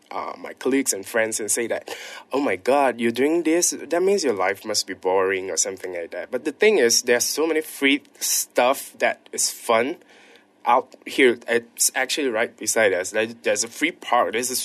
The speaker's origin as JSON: {"language": "English", "region": "Penang", "country": "Malaysia", "said": "I'm from Penang."}